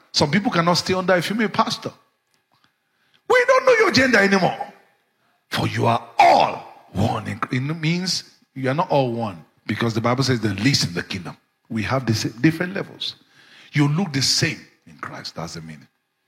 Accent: Ekiti, Nigeria; I'm from Ekiti, Nigeria.

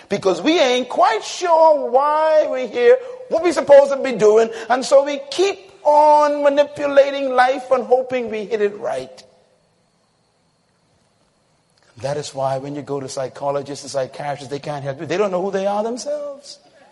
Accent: Bain Town, New Providence, Bahamas; born there; when I was born in Bain Town, in that environment, everybody was telling me what I should be.

